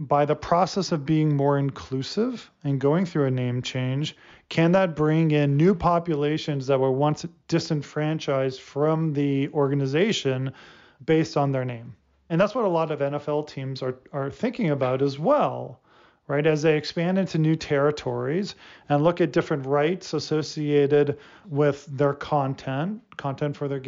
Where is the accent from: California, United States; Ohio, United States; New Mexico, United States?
Ohio, United States; now in Pittsburgh, United States; I grew up a Steeler fan, even though I grew up in Ohio.